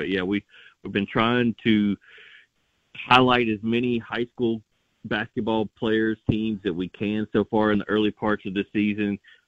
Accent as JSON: {"language": "English", "region": "Tennessee", "country": "United States", "tie": "born or raised there", "said": "Of course, in 1991, I was 12 years old growing up in West Tennessee, so that game was kind of lost on me"}